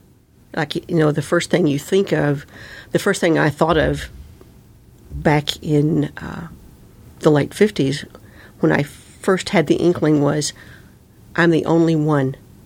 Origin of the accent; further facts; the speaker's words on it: the South, United States; Anyway, I was raised in the South, and I was raised by a single mother, and actual single foster mother